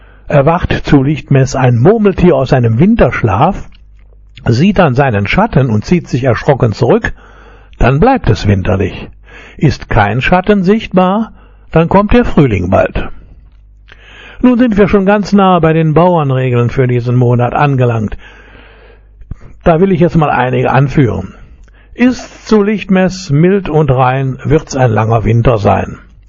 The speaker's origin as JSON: {"language": "German", "town": "Solingen", "region": "North Rhine-Westphalia", "country": "Germany", "tie": "born there", "said": "Die Tageshelligkeit nimmt zurzeit zum Beispiel in Solingen, meiner Geburtsstadt, auf 10 Stunden 20 Minuten zu"}